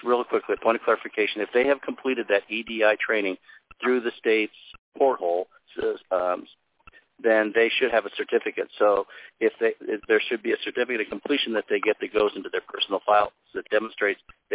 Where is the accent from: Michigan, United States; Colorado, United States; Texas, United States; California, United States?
Colorado, United States; Denver; if you were Hispanic and if you were Mexican growing up in North Denver, you didn't dare leave the boundaries of your area.